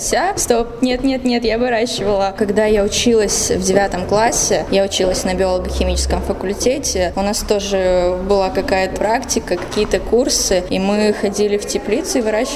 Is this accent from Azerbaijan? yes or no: no; Transnistria, Moldova; now in Veliky Novgorod, Russia; Нет, я не из Великого Новгорода, я из Молдовы.